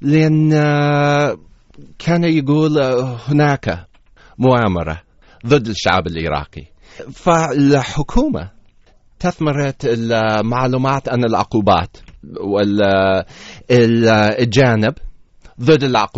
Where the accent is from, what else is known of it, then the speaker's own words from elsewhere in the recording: California, United States; أنا عراقي بس مولود ولد بكاليفورنيا، خلعان بأمريكا.